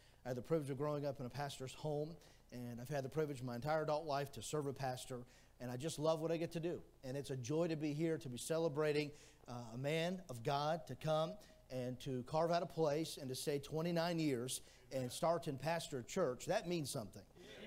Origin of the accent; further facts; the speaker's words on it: Greenville, Ohio, United States; I am a native Buckeye. I was born in Greenville, Ohio. And my mom and dad met in the state of Ohio.